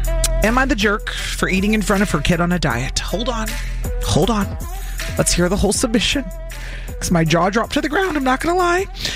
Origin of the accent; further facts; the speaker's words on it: Illinois, United States; I grew up in Illinois, but all of their family was other places.